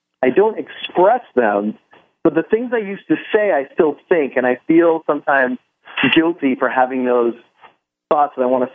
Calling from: New York City, New York, United States; New York City.

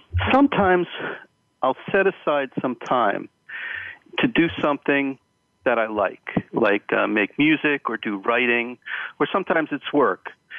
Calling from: Hamburg, Germany; I'm calling in from Hamburg, Germany.

